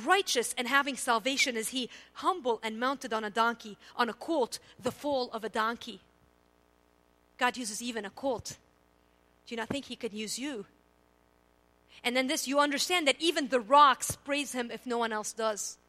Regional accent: Lebanon; I grew up in Lebanon.

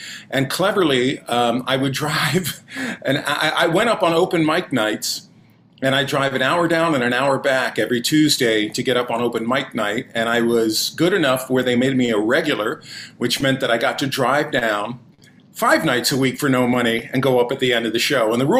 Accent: Florida, United States; And I grew up in Palm Beach County, Florida.

